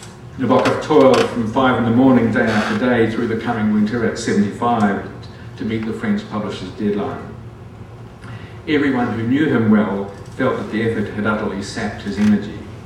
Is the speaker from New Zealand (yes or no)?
yes; New Zealand; on New Zealand literature, which I knew practically nothing about, despite being a New Zealander